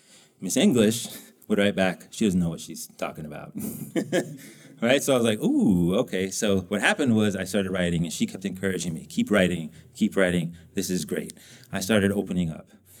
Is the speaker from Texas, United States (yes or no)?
no; New Mexico, United States; born or raised there